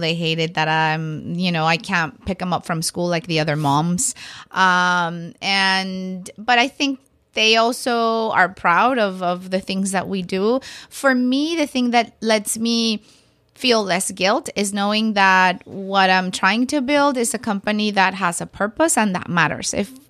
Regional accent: Mexico City, Mexico; also born or lived in Tijuana; I first 3 months of my life, I grew up in Tijuana, if that counts for anything, and then I moved to Mexico City. So until I was about 8 years old, I lived

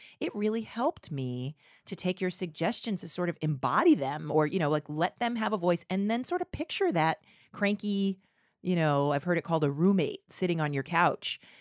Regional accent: United Kingdom; since we're here and I'm being very British and compare-like

